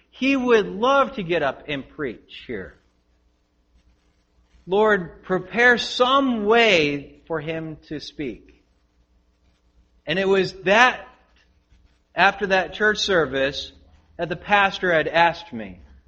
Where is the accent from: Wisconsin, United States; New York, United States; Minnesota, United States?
Wisconsin, United States; Green Bay; I was raised in Green Bay, Wisconsin. Green Bay, Wisconsin, in the far north.